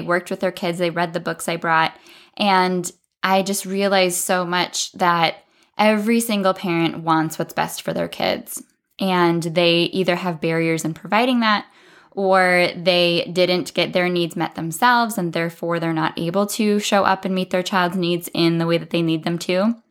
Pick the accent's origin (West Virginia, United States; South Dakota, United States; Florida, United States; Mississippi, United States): South Dakota, United States; I'm from South Dakota in the Midwest in the United States